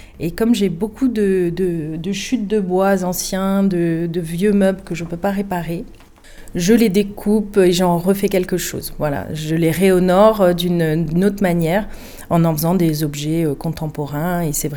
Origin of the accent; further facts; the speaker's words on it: Marseille, Provence-Alpes-Côte d'Azur, France; moi, je suis une Marseillaise d'origine et j'ai déménagé mon atelier exprès